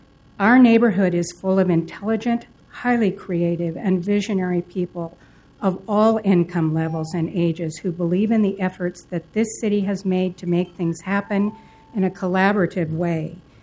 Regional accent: Hillsboro, Oregon, United States; I must say I've lived in Oregon my whole life. I grew up in Hillsboro.

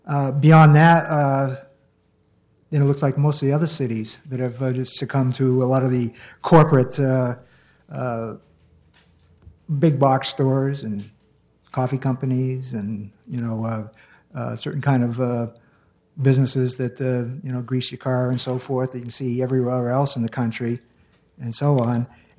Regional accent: Portland, Oregon, United States; that I say I'm from Portland, Oregon.

